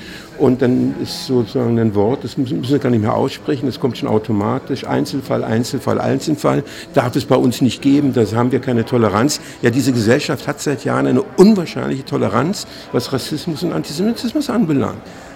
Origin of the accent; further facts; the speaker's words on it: Berlin, Germany; weil ich bin in West-Berlin ja zur Schule gegangen